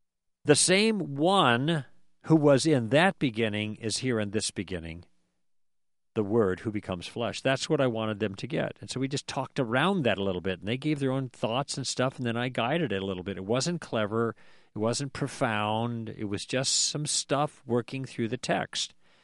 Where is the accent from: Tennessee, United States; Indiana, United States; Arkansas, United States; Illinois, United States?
Illinois, United States; because I'm from Illinois